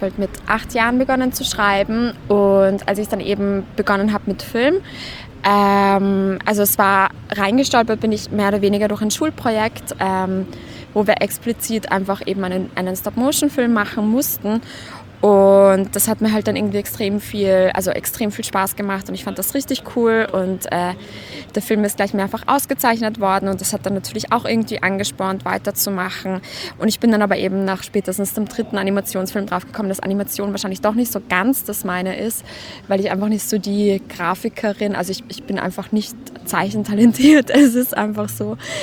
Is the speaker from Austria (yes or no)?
yes; Vienna, Austria; ich komme aus Wien